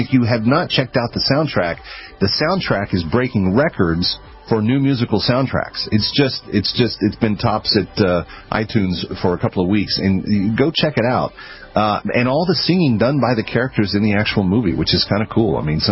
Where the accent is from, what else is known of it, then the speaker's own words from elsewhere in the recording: Fort Worth, Texas, United States; I'm talking to all my peeps in Fort Worth, my hometown in Texas, my whole family needs to be in attendance at this.